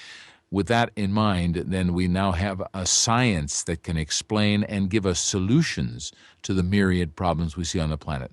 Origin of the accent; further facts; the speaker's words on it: Vancouver, British Columbia, Canada; And I grew up in the Vancouver area where they started.